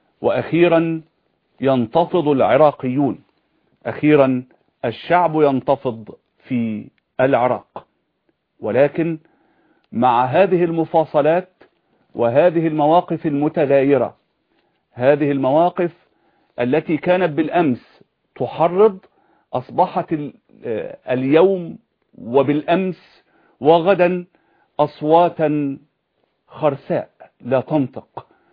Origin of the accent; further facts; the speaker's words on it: Egypt; عندنا في مصر ما شافوهم شو هم بيسرقوا، شافوهم هم بيتحاسبوا